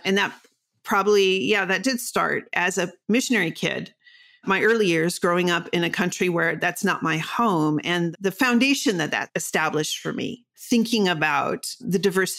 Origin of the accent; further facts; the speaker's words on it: Brazil; whether it was as a missionary kid growing up in Brazil